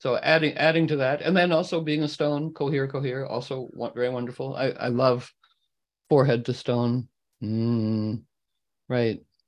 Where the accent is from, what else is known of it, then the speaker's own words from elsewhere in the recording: United States; But being an American, I don't do it very often